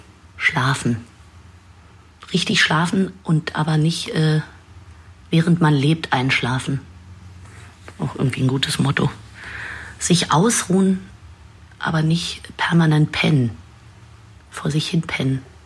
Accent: Berlin, Germany; nach München zu fahren als Berlinerin.

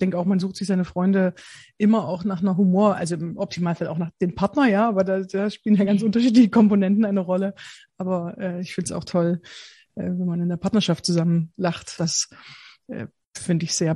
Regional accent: Bitterfeld-Wolfen, Saxony-Anhalt, Germany; weil ich komme ursprünglich aus Sachsen-Anhalt, Bitterfeld-Wolfen.

